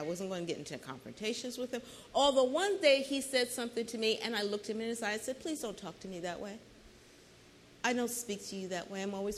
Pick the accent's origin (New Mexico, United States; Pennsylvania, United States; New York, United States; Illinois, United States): New York, United States; As you guys know, I'm from New York originally. I started my working career in New York City.